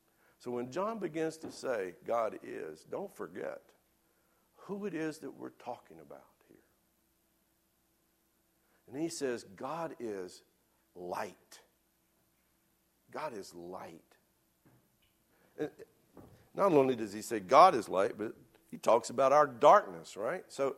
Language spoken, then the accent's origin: English; United States; If you're from Wilkes County, Ewens. I'm from Wilkes County, so thank you very much.